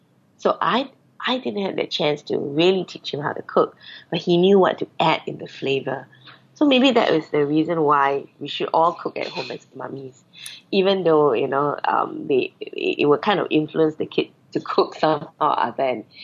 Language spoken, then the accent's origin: English; Singapore; Yes, I've always lived in Singapore.